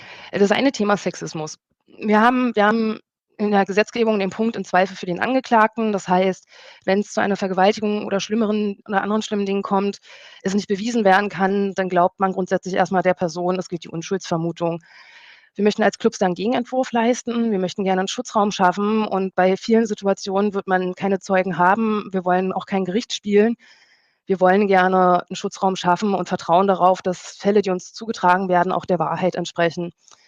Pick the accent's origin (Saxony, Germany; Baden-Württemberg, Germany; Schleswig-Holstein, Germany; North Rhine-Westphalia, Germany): Saxony, Germany; Leipzig; ich komme aus Leipzig